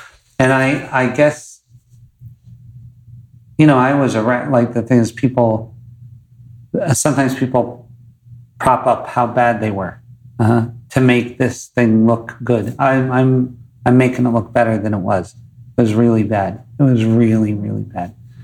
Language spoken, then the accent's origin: English; Scranton, Pennsylvania, United States; born there; So I was born in Scranton, Pennsylvania, which is a shitty place. Right. And, I was born in an Irish Catholic Italian family that was quasi-violent